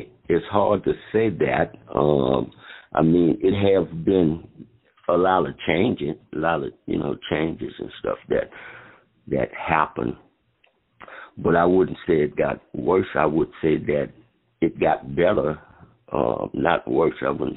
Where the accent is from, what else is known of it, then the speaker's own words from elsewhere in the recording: New Orleans, Louisiana, United States; being from the ghetto, you go through so much, because we are from New Orleans, the Night Wall, the Desire Project, which is a ghetto